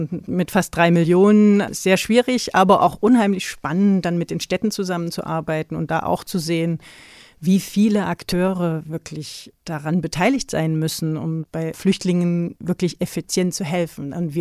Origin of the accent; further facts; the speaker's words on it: Dresden, Saxony, Germany; born there; Ich bin in der DDR geboren, in Dresden